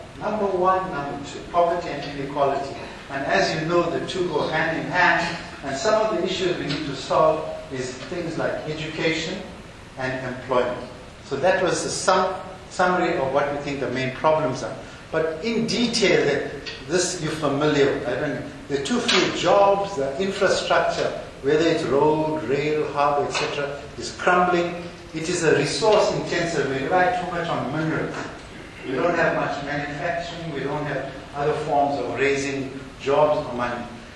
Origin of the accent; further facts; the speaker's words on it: South Africa; I'm a loyal South African boy, but also I have my forefathers in India. I also remember that, and also have remnants of that culture in my everyday